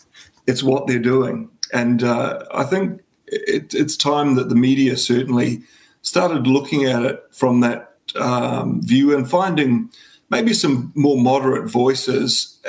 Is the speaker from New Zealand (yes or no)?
yes; Gisborne, New Zealand; growing up in Gisborne, you know, and going to schools that were 50% Māori